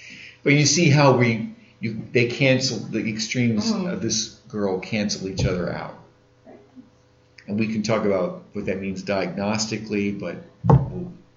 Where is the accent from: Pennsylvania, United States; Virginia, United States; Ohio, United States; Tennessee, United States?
Pennsylvania, United States; Williamsport; I come from Williamsport, Pennsylvania.